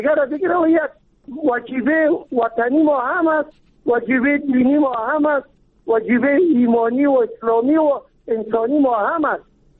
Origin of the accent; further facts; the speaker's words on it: Kabul, Afghanistan; ما چون خود از کابل هستیم